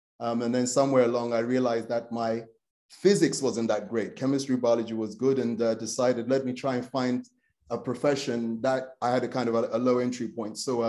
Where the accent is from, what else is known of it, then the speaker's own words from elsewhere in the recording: London, United Kingdom; Obviously, you know, growing up in London, that's kind of normal.